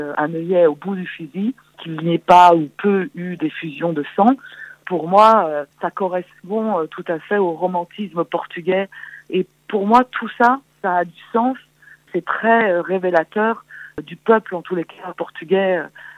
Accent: France; même si je suis d'une mère française et que j'ai grandi en France

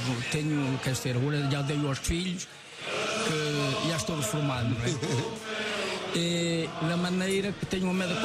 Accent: Ermida, Portugal; porque eu também sou da Ermida.

